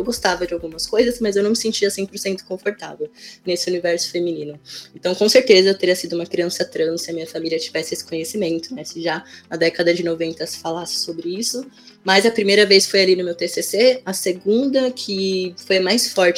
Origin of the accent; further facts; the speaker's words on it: São Paulo, Brazil; Fui criado em Vila Nova Cachoeirinha, um bairro periférico da Zona Norte de São Paulo.